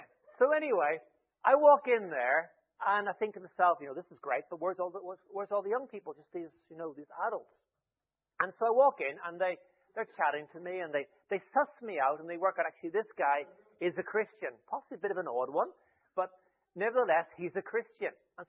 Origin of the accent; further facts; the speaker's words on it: Ireland; And that was the way it seemed to me growing up in Ireland.